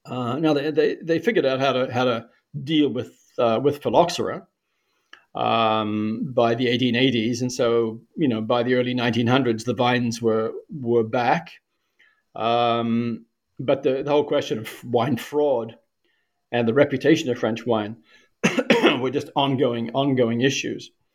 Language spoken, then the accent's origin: English; New Zealand; I grew up in New Zealand.